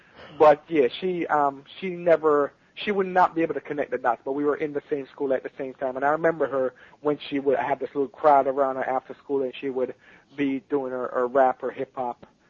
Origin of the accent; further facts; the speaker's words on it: Jamaica; moved away; when I came from Jamaica